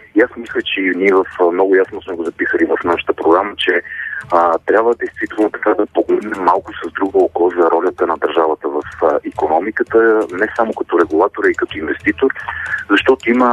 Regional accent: Pernik, Pernik Province, Bulgaria; особено на моят роден град Перник и на цялата област

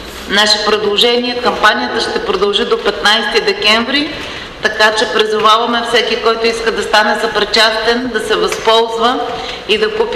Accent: Sliven, Sliven Province, Bulgaria; На регионален принцип, аз съм родом от Сливен, правим също кампания в помощ на такива деца.

